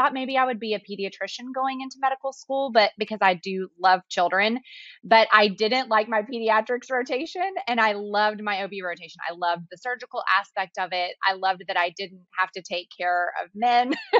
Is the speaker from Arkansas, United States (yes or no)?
yes; Arkansas, United States; So I'm actually originally from Arkansas. I live in Texas now.